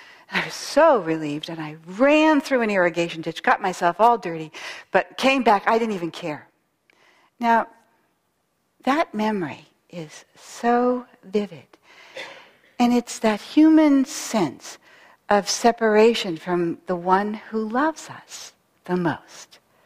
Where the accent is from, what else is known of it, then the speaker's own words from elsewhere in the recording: San Francisco, California, United States; I had had no experience of that kind of poverty growing up in San Francisco in a well-to-do family.